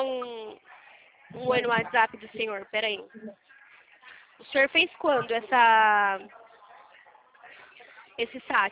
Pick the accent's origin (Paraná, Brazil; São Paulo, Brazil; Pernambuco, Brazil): São Paulo, Brazil; Limeira; De Limeira, São Paulo.